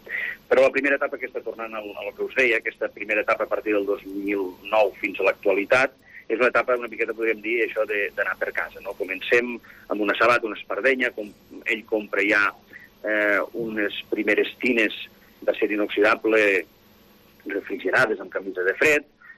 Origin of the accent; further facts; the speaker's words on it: Artesa de Segre, Catalonia, Spain; born there; Sí, jo sóc nascut a Artesa de Segre.